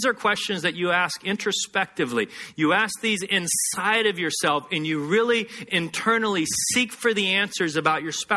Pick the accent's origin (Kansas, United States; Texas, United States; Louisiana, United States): Texas, United States; Trailer parks in Carlsbad are like Beverly Hills compared to the trailer park I grew up in West Texas.